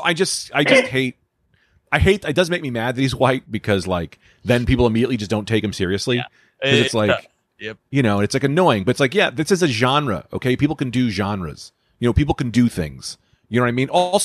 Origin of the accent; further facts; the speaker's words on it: Newark, New Jersey, United States; I grew up in Newark, right? So all my, I was the only white guy growing up.